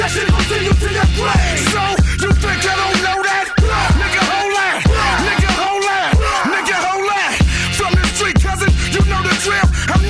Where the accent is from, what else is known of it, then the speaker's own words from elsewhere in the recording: Florida, United States; And I'm not racist. I mean, I'm even from Florida.